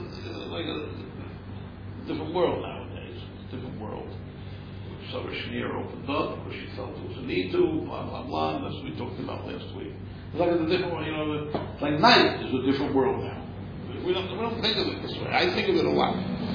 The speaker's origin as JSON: {"language": "English", "region": "New York", "country": "United States", "tie": "born or raised there", "said": "Rabbi Stein from Rehovos, we grew up together on the Lower East Side."}